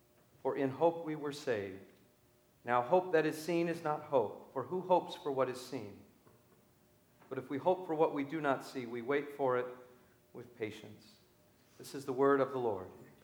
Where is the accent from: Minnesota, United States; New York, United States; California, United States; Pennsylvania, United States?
California, United States; I grew up in Southern California along the coast, which is, of course, famous for excellent Mexican food.